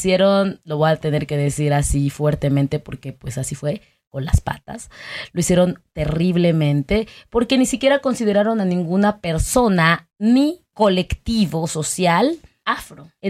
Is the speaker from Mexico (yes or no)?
yes; León, Guanajuato, Mexico; yo misma soy de León, Guanajuato.